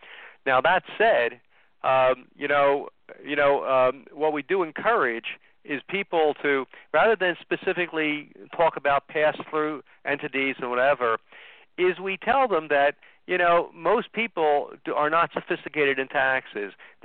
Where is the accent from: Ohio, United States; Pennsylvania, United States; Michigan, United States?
Pennsylvania, United States; Philadelphia; now in New York, United States; I'm originally from Philadelphia, even though I live in New York now. So I'm a Philadelphia Phillies fan.